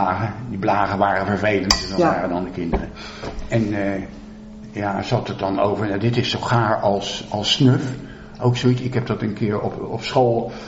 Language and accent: Dutch; Leiden, South Holland, Netherlands; geboren in het academisch ziekenhuis in Leiden. Daarin zal ik niet uniek zijn. En vervolgens heb ik tot mijn 20ste, of ietsje langer nog, in de Mors gewoond, ja. In de Jacob Katslaan.